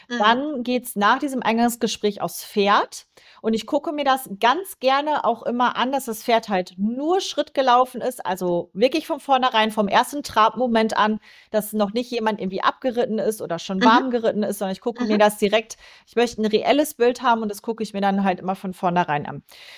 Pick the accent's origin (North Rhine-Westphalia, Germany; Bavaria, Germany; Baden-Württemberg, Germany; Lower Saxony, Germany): North Rhine-Westphalia, Germany; Also ich komme ja aus NRW, Dortmund-Wittenbochum, die Ecke.